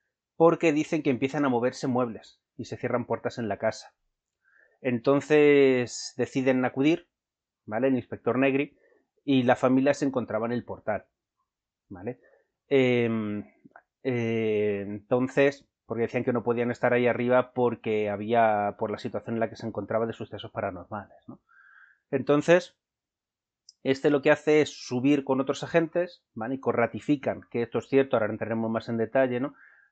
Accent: Uclés, Castilla-La Mancha, Spain; Yo crecí en una aldea en Cuenca que se denomina Uclés, que tuvo su propio campo de concentración de la Guerra Civil Española

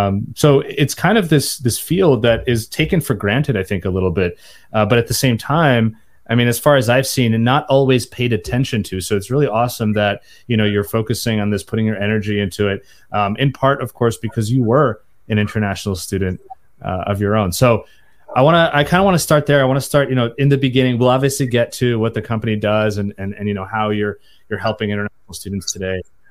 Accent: New York City, New York, United States; also born or lived in Ukraine; I grew up in the US. I was born in Ukraine, but I came here when I was two. So really my memories are from the US. I take for granted that, you know, especially New York City where I grew up

